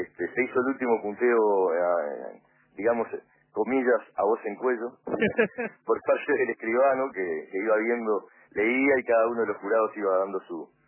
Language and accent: Spanish; Uruguay; te queda la satisfacción como uruguayo